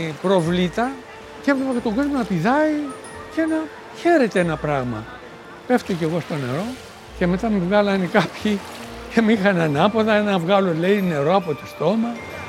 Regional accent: Nea Smyrni, Attica, Greece; Μεγάλωσα στη Νέα Σμύρνη. Από εκεί έβλεπα τη θάλασσα

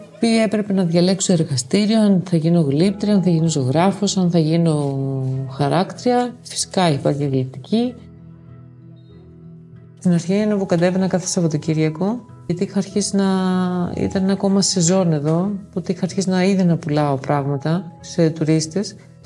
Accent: Kalambaka, Thessaly, Greece; σας παρακαλώ, είμαι από την Καλαμπάκα

